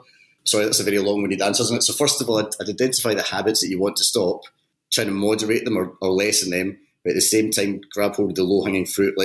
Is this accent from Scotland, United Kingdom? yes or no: yes; Glasgow, Scotland, United Kingdom; now in St Albans, United Kingdom; I'm not from St Albans, I am from Glasgow, but I moved down to St Albans back in 2000.